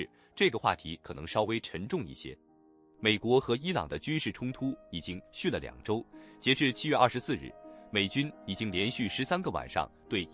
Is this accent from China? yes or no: no; New Zealand; 对咱们新西兰人最直接的影响就是油价